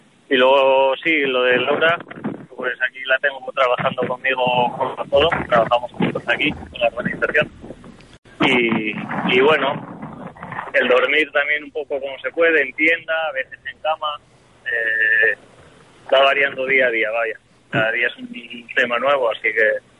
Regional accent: Asturias, Spain; Creo que soy el único asturiano

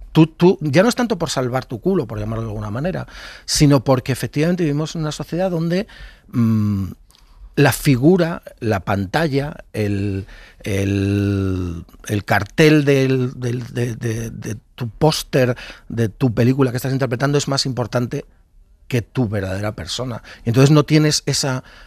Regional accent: Madrid, Community of Madrid, Spain; Yo soy de Villaverde, sé lo que es eso. Mira, soy nacido y 50 años viviendo.

